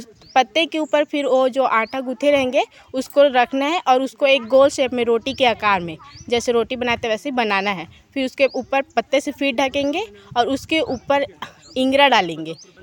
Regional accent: Talgaon, Chhattisgarh, India; मैं ग्राम तालगांव से हूँ, जिला बालोद।

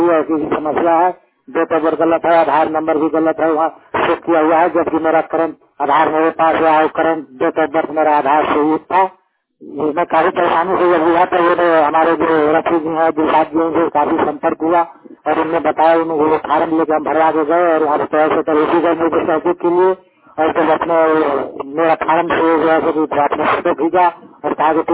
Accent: Jharkhand, India; मैं झारखंड का निवासी हूँ, पलामू डिस्ट्रिक्ट का।

